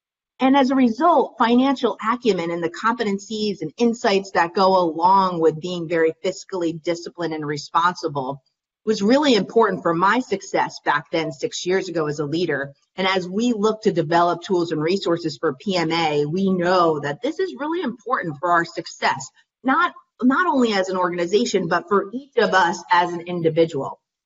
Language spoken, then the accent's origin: English; New York, United States; And as maybe a New Yorker would do, I was a little skeptical.